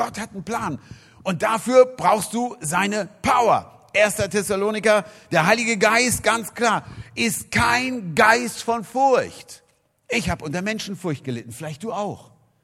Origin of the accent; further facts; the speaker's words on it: Hanover, Lower Saxony, Germany; ich war 21 Jahre, ich komme aus Hannover, unglaublich aktiv